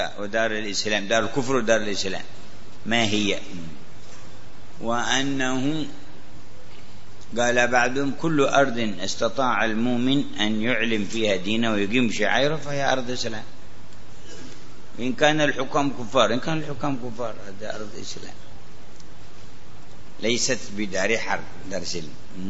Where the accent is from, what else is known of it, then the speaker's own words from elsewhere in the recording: Yemen; وبعض الصالحين في بعض المناطق هنا عندنا في اليمن